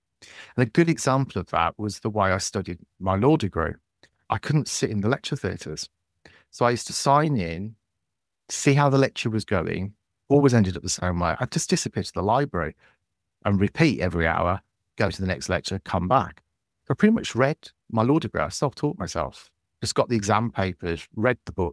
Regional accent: Scotland, United Kingdom; now in England; because I was moving from Scotland down to England, I asked for a copy of all my medical records

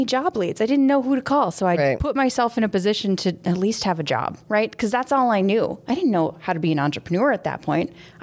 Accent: St. Cloud, Minnesota, United States; I grew up in St. Cloud.

